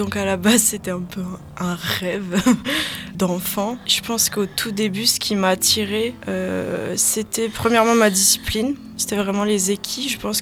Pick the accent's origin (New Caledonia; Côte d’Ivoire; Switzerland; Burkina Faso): New Caledonia; Je suis française, j'ai grandi en Nouvelle-Calédonie, je suis artiste de cirque équilibriste.